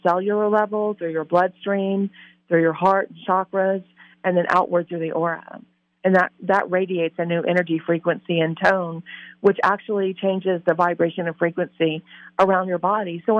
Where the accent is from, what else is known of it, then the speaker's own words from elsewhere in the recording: Louisiana, United States; I'm from Louisiana, love New Orleans.